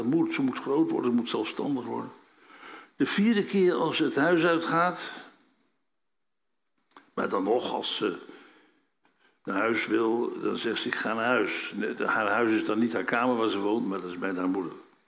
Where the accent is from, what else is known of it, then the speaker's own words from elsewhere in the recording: Apeldoorn, Gelderland, Netherlands; also born or lived in Utrecht; ik ben hier als kind opgevoed in Apeldoorn, het grootste dorp van Nederland. Voor degenen die denken dat het een stad is. Tussen mijn 8e en de dag van ons trouwen was Apeldoorn toch eigenlijk mijn dorp.